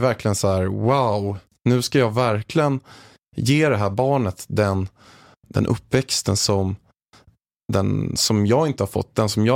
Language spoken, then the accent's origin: Swedish; Haninge, Stockholm County, Sweden; jag är uppväxt i Haninge i grunden, en förort utanför Stockholm. Med en lite halvstrulig uppväxt.